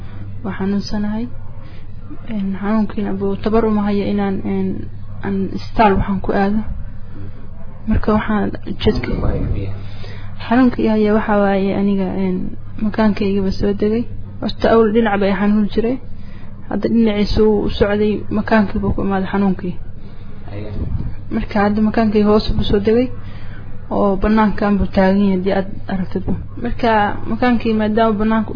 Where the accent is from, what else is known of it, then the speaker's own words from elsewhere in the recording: Galkayo, Mudug, Somalia; born there; aniga waxaan ku dhashay bo Galkacyo Galkacyo ku dhashay